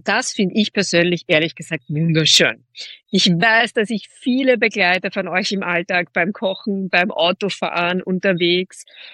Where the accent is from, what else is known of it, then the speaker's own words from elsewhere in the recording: Austria; würde man bei uns in Österreich sagen.